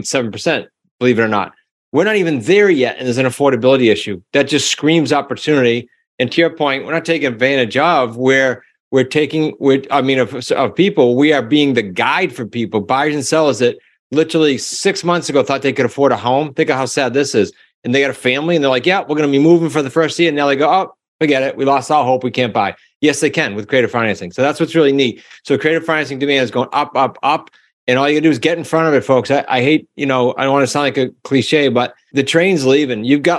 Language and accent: English; New England, United States; And we're from New England, so we are blunt.